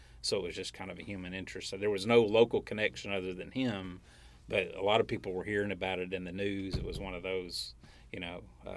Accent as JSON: {"language": "English", "town": "Hope", "region": "Arkansas", "country": "United States", "tie": "born or raised there", "said": "my hometown because I'm from Hope."}